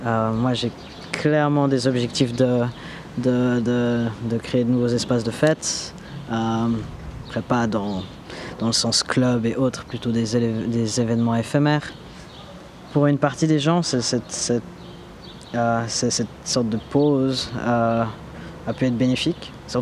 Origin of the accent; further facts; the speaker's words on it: Switzerland; je suis une personne adoptée. J'ai grandi en Suisse, élevé par une famille blanche, complètement déconnecté de ma région d'origine